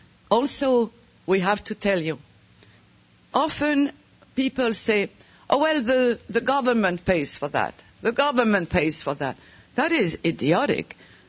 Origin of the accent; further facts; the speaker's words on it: France; accent: French; English is a second language; now in United States; we are happy and proud of our Bulgarian accent and my French accent.